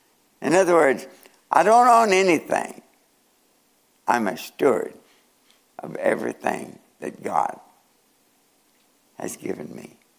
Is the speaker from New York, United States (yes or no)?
no; Norton, Kentucky, United States; born there; I was born in 1933 in Norton, Kentucky, to a coal miner. My dad was a coal miner.